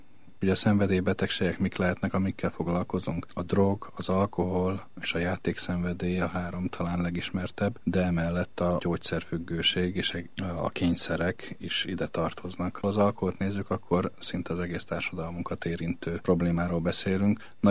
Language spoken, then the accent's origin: Hungarian; Eger, Heves, Hungary; Egri származású vagyok, és amikor 10 éves diák voltam